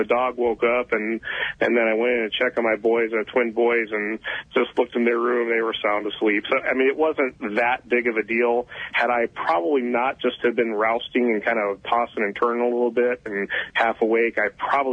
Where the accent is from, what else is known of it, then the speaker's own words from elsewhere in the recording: Minnesota, United States; moved away; we moved from Minnesota about 3 years ago. I'm a native